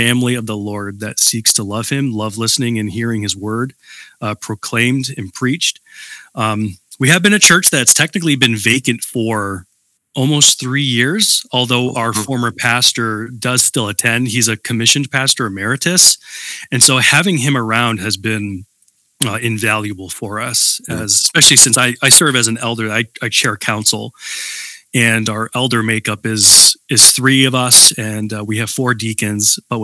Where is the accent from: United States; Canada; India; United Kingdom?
Canada; I'm Dutch, Luchabor, very, very Dutch, and I'm Canadian, so I'm only two generations across the pond.